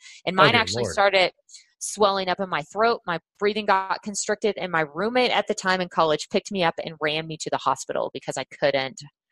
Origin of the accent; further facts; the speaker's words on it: Texas, United States; but I did a lot of my growing up in Texas. Texas is pretty flat, so there's none of the mountain experience that you can have.